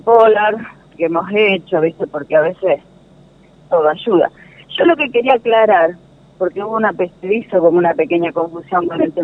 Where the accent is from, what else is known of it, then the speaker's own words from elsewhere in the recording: Fray Luis Beltrán, Santa Fe, Argentina; Yo soy de Félix Beltrán